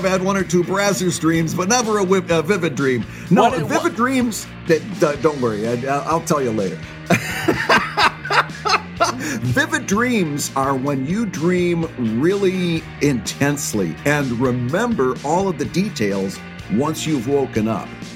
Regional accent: Bad Axe, Michigan, United States; listen, I grew up in Bad Axe, Michigan. Bowling is like a second religion.

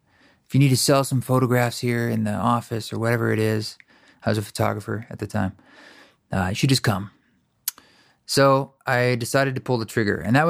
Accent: Oregon, United States; Growing up in Oregon, I hadn't really thought about Utah.

